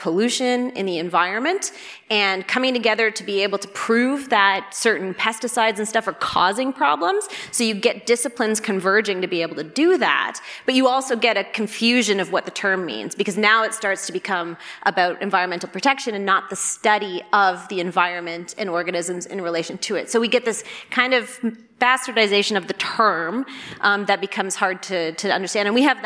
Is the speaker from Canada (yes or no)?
yes; Canada; where I'm Canadian, and you had a town called Sudbury